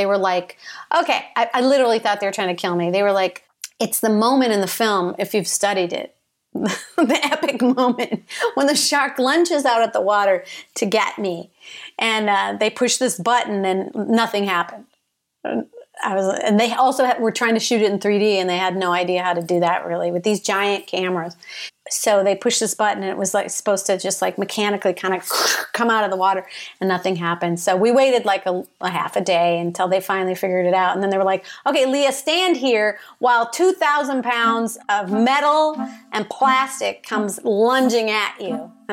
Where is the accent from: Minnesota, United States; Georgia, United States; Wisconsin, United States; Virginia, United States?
Minnesota, United States; Minnesota.